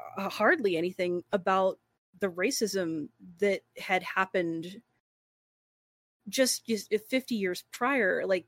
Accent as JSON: {"language": "English", "region": "Texas", "country": "United States", "tie": "born or raised there", "also_born_or_lived": "Louisiana", "said": "So I grew up in Texas, Texas and Louisiana, and I mean my generation, mm-hmm."}